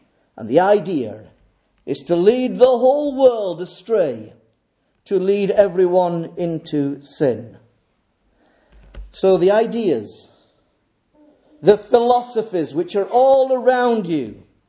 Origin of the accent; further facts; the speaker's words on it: Holmfirth, Yorkshire and the Humber, United Kingdom; When I was a child, I grew up over in Homeforth. I went to a little school in Homeforth and at Inchliffe Mill.